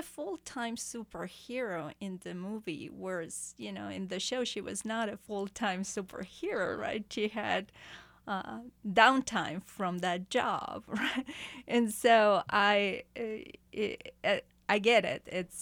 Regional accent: Argentina; growing up in Argentina, she was a big success.

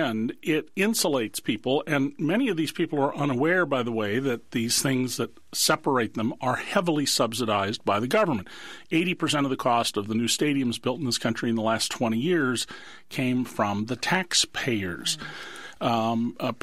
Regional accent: San Francisco, California, United States; born there; now in Rochester, United States; I was born in San Francisco, but I have lived in Rochester, New York now for the last 21 years

